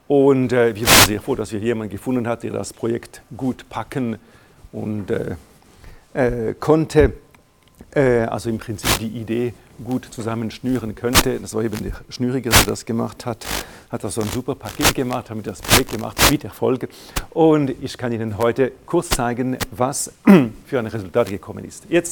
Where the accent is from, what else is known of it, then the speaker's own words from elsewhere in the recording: Romandy, Switzerland; Ich komme aus dem Welschland